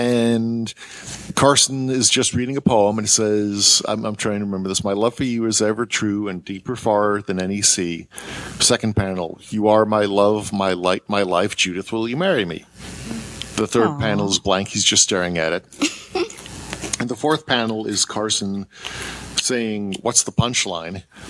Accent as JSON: {"language": "English", "region": "England", "country": "United Kingdom", "tie": "born or raised there", "said": "I was born in England, I went to school in England, and we lived in both countries back and forth, which is why I've got no accent now, but if I moved back, I would."}